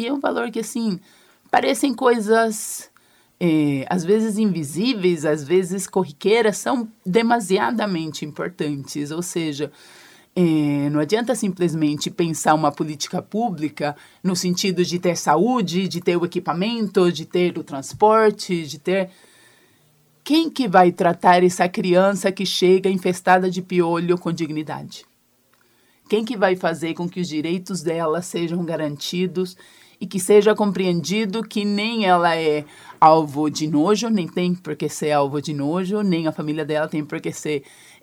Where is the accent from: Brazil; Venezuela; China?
Venezuela; Portuguese is a second language; eu sou venezuelana, se alguma coisa no sotaque vocês perceberam é por conta disso